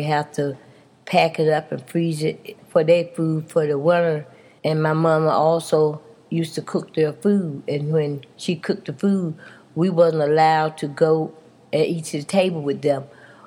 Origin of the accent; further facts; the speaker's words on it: Spring Hill, North Carolina, United States; now in Pennsylvania, United States; I grew up in North Carolina, in a little town called Spring Hill. I was born there, and I lived there until 1957. That's when I left and came to Pennsylvania.